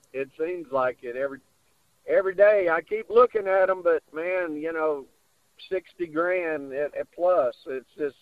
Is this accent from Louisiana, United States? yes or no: yes; Louisiana, United States; I grew up in Louisiana, so, you know, I got to stick to the old community coffee.